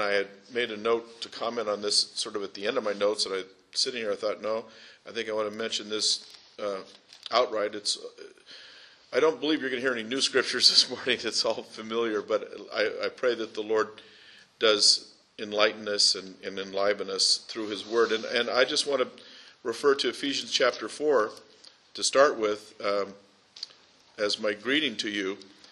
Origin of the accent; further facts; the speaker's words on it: Fallbrook, California, United States; and I grew up in Fallbrook, and in the early 70s, I was pastoring a church there.